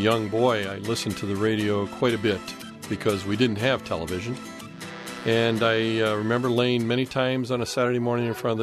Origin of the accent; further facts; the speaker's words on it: Janesville, Wisconsin, United States; from Janesville, Wisconsin